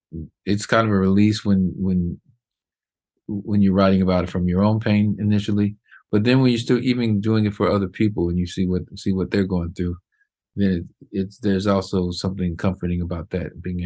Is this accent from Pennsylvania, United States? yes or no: no; Indiana, United States; Growing up in the Midwest, it's kind of, you're from the Midwest, so you know what that's like.